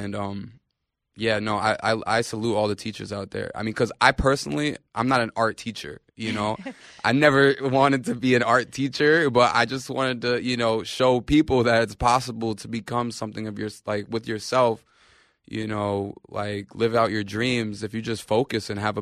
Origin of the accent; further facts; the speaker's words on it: New York, United States; I mean, we live here, you know. Mm-hmm. We're from New York.